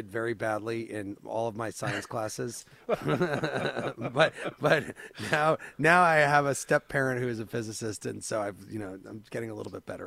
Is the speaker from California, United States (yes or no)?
no; Illinois, United States; these are the people that I grew up with around Illinois